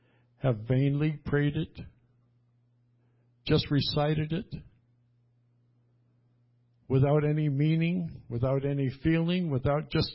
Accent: Canada; born there; I can never be president. Why? Because I was born in Canada.

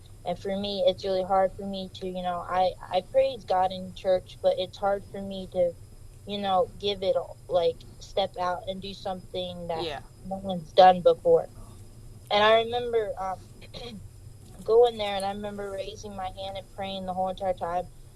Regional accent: Ohio, United States; I was born in Ohio, and I was raised in Ohio, and I am 18 years old

